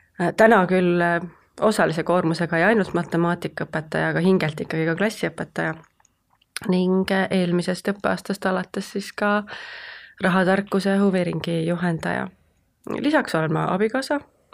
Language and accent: Estonian; Kose, Harju County, Estonia; Ma elasin lapsepõlves Kosel, kus see peedipõld ka oli.